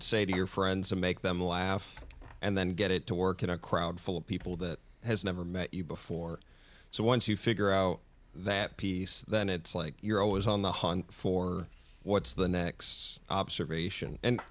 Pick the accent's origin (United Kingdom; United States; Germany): United States; Minnesota; also born or lived in Vermont; I was living in North Seattle for a period of time, but I grew up in Minnesota and was born in Vermont, so I've been all over the country, actually.